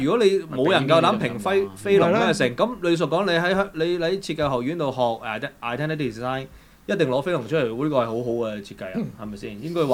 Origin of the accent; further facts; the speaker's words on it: Hong Kong; 你作為一個香港土生土長嘅人咧，對於香港或者中國嘅文化咧